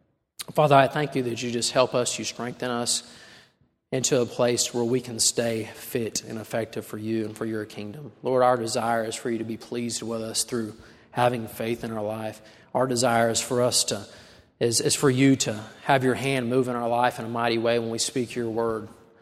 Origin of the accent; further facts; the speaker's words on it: Oklahoma, United States; I'm not a Mississippi State fan. I'm from Oklahoma. That's